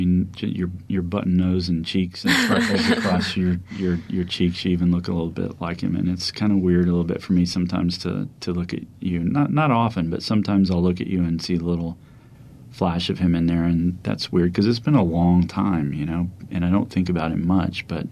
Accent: Biloxi, Mississippi, United States; I grew up in Biloxi, Mississippi, on the Gulf Coast.

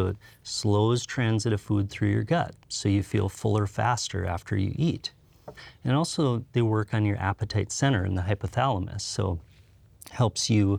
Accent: Wahpeton, North Dakota, United States; also born or lived in Lidgerwood; I spent my early years in Lidgerwood, North Dakota, to call Wahpeton my hometown. Graduated from high school there

